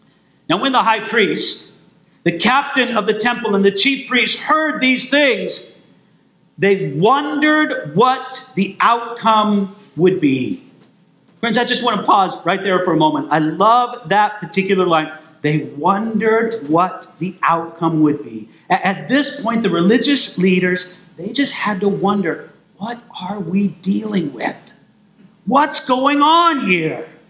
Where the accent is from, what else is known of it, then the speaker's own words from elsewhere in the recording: California, United States; and look, I'm from California, so it's more likely there than here.